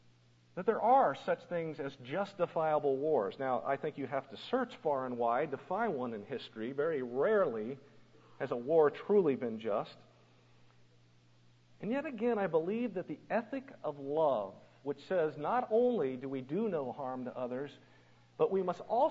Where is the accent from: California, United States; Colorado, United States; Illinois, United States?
Colorado, United States; Keep in mind, I grew up in Colorado, and that means that I had shotguns and rifles around our house as much as footballs and bicycles.